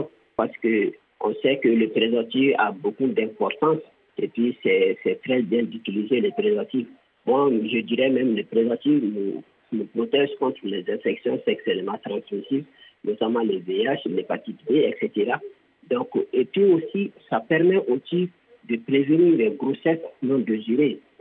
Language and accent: French; Mali; Vu que la santé sexuelle est un tabou chez nous en Afrique, surtout au Mali ici